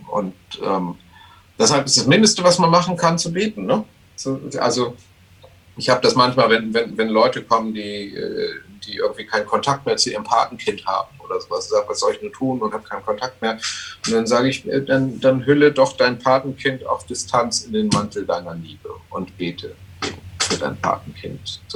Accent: Lower Saxony, Germany; als Jugendlicher in der Lüneburger Heide tief im letzten Jahrtausend

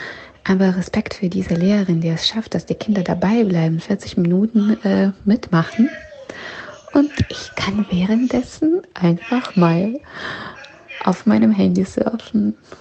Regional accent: Belarus; So, meine Heimat Belarus, Weißrussland

